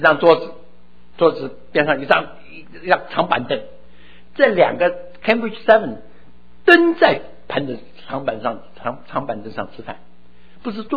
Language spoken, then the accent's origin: Chinese; China